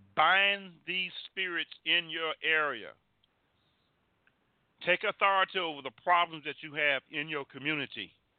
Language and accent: English; Mobile, Alabama, United States; This is the most wickedest spirit I've seen since I was a child from Mobile, Alabama.